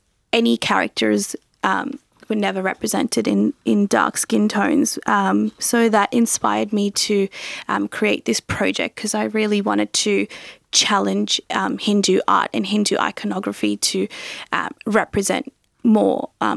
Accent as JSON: {"language": "English", "country": "Sri Lanka", "said": "Just a little story, travelling back to my home country, Sri Lanka. I was travelling through Jaffna"}